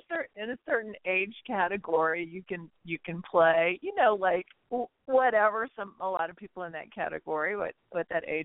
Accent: New Orleans, Louisiana, United States; accent: Southern; moved away; So every now and again, my accent still pops out, but I grew up in New Orleans, actually. But I've been out here for like 20 years

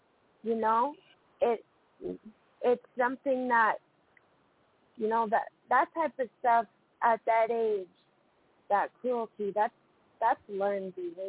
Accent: Great Falls, Montana, United States; I laugh because anybody that knows Great Falls, Montana, you know, I grew up on Fox Farm, and that's kind of known as, like, the rich area in town.

